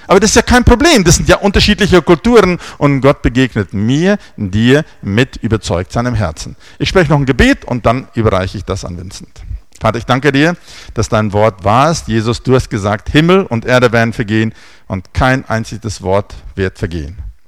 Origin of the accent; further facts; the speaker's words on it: South Africa; ich bin ein Exilpreuße, ich kann es auch nicht ändern, ich bin in Südafrika aufgewachsen und alle meine Genen kommen aus der Lüneburger Heide und Berlin, also die Hälfte von dort und die Hälfte von dort.